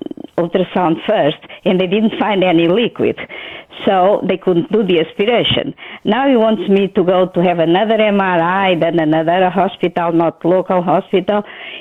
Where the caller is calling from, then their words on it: Connecticut, United States; from Connecticut.